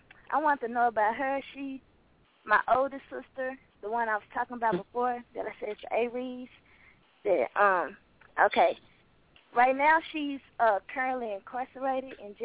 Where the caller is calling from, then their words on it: Dallas, Texas, United States; Hello, this is … calling in from Dallas, Texas.